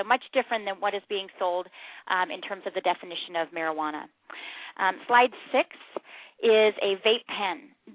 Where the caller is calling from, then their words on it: Anchorage, Alaska, United States; So I'm calling in from Anchorage.